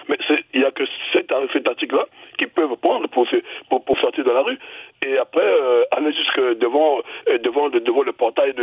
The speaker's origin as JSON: {"language": "French", "region": "Brazzaville", "country": "Republic of the Congo", "said": "chez moi à Brazzaville, moi je suis du Congo Brazzaville, voilà."}